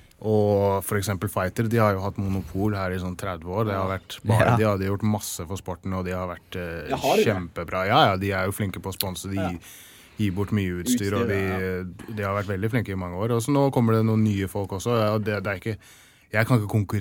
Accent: England, United Kingdom; Norwegian is a second language; now in Norway; jeg har oppvokst i England, derfor norsken min ikke så bra

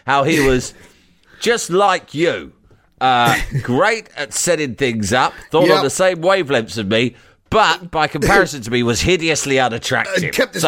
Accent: Barnes, London, United Kingdom; Well, you know I live In my hometown here in Leafy Barnes, is where he met his unfortunate end.

